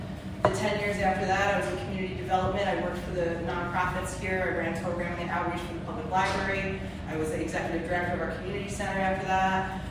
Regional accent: Coxsackie, New York, United States; now in Catskill, United States; So, having grown up, I grew up in Coxsackie. If you know me, I've lived here for a long time now to still not even be a Catskillian.

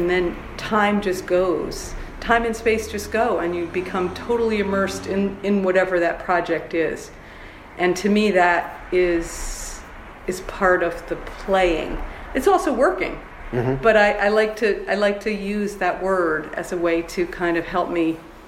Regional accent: Livingston, New York, United States; I grew up in Columbia County on a farm, a dairy farm.

